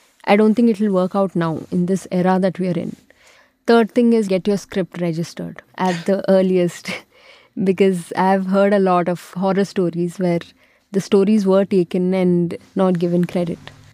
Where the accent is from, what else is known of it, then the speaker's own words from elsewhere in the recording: Nizamabad, Telangana, India; So that happens to be my hometown, and it got things a little more simpler for me because I have relatives there